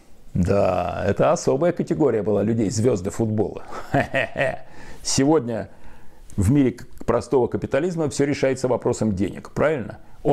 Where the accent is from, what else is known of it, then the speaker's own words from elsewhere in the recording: Saint Petersburg, Russia; Ну, например, я рос в Ленинграде.